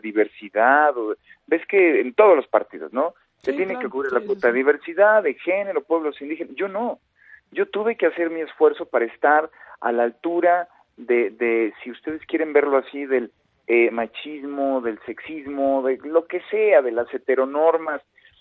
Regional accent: Nezahualcóyotl, State of Mexico, Mexico; born there; Sí, yo nací en Nesa. Yo ya nací aquí en Nesa, en un hospital en la colonia La Perla.

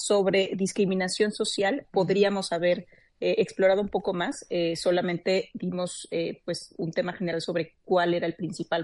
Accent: Mexico; la idea es pues explorar ese tema, ver cómo estamos como mexicanos, qué estamos pensando

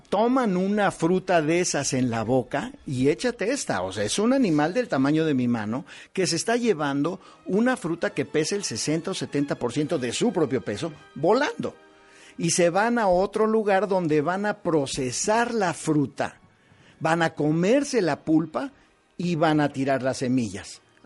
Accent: Mexico; como mexicanos, todos los que estamos en esta uh-huh. mesa

